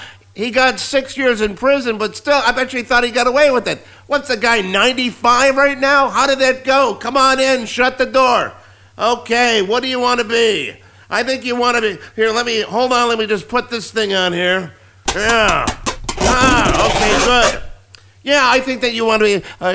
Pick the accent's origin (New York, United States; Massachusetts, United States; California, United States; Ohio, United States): Ohio, United States; Strongsville; I grew up in Strongsville, Ohio, a suburb about, 20 miles south of Cleveland. Hence why I say I'm from Cleveland. But actually, Strongsville is where I went to school.